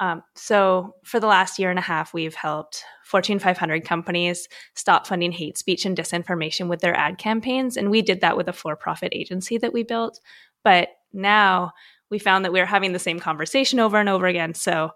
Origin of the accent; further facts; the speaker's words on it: Canada; I am Canadian